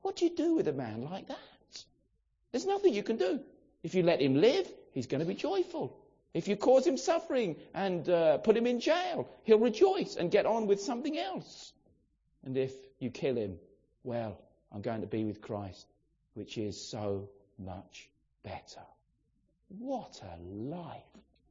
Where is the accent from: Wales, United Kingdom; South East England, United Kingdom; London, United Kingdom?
South East England, United Kingdom; Brighton; I grew up in Brighton, and God is not on the agenda for many people in Brighton. And so you grow up not going to church.